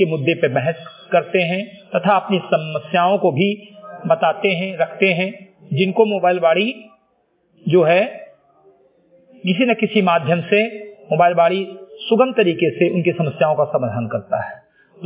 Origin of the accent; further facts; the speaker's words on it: Uttar Pradesh, India; ग्राम सभा सिमरी गटही, विकासखंड मेंतुरा, जनपद बहराइच का मूल निवासी हूं